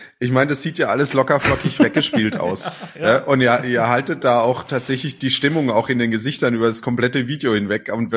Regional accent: Saarland, Germany; Weil als Saarländer, ich kenne ganz viele Leute

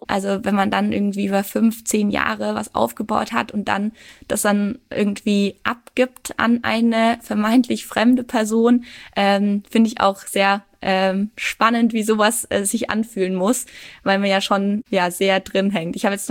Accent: Würzburg, Bavaria, Germany; now in Regensburg, Germany; Ich bin ja ursprünglich aus Würzburg und bin dann nach Regensburg gekommen wegen meiner Beziehung

